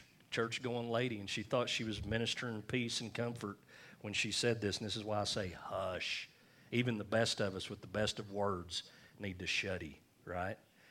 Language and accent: English; United States; A lot of reasons, but two of them are I'm an American and I'm a male.